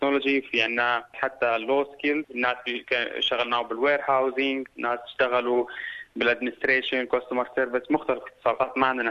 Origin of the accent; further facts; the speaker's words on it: Syria; moved away as an adult; now in Australia; انا جيت من سوريا ب 2015، وصلت لاستراليا.